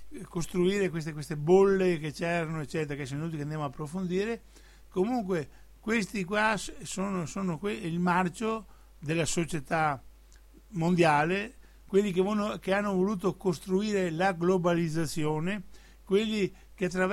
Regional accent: Veneto, Italy; Il nostro compito come Veneto Serenissimo Governo, come patrioti veneti, è quello di portare avanti una politica di indipendenza della nostra patria

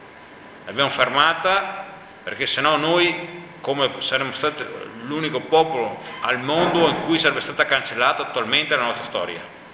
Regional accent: Veneto, Italy; I veneti sono diventati orfani completi. Cioè noi, come veneti, salvo casi molto rari, ma dopo affronteremo anche questo aspetto qua, la nostra storia ci è stata completamente cancellata.

